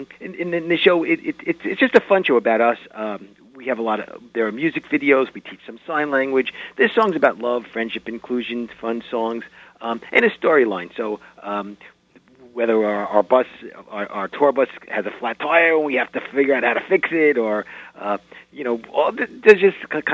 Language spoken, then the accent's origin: English; New York, United States; Back in 1969, John and I we grew up on Long Island.